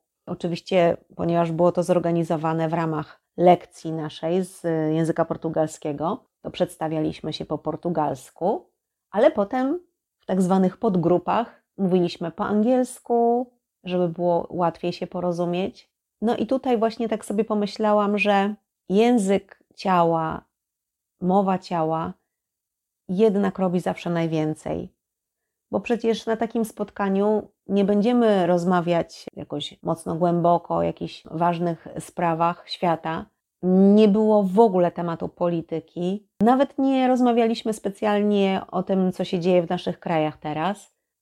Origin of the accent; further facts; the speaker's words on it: Toruń, Kuyavian-Pomeranian Voivodeship, Poland; pochodzę z Torunia, więc nie wyobrażam sobie, żeby jakakolwiek torunianka nie potrafiła piec pierniczków.